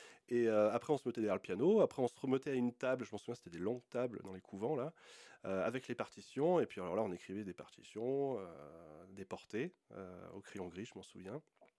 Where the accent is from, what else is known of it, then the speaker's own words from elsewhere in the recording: Gap, Provence-Alpes-Côte d'Azur, France; Alors je suis originaire de Gap, du coup dans les Hautes-Alpes.